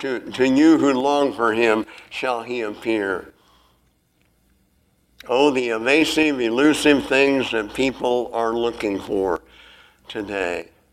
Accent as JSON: {"language": "English", "region": "Nebraska", "country": "United States", "tie": "born or raised there", "said": "We grew up in Nebraska, so we had corn. We had several hundred acres of corn."}